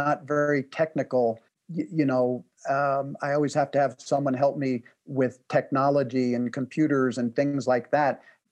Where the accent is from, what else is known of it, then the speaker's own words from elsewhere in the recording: East Coast, United States; now in West Coast, United States; I live on the West Coast now, but I grew up on the East Coast.